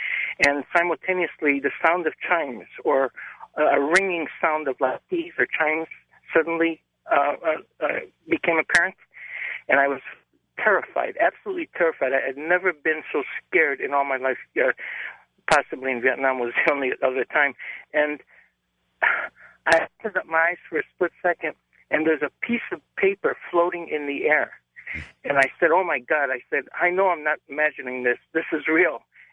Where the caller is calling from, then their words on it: Los Angeles, California, United States; I'm calling from Los Angeles.